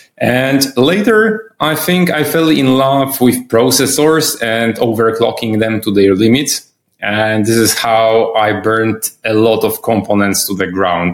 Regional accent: Poland; now in Switzerland; I come originally from Poland, but I moved to Switzerland several years ago.

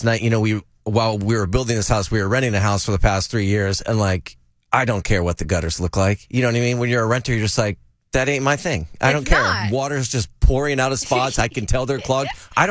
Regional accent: Vallejo, California, United States; Vallejo. That's my hometown right there.

